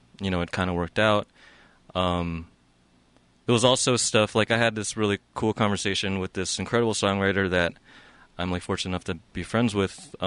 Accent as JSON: {"language": "English", "region": "Arizona", "country": "United States", "tie": "born or raised there", "said": "I'm an Asian guy growing up in Arizona with, like, very few other Asians"}